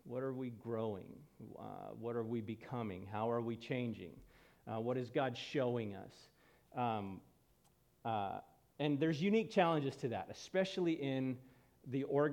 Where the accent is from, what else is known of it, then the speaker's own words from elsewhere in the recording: Los Angeles, California, United States; now in Portland, United States; When we moved up here, and I born and raised in Los Angeles, and so unique perspectives on population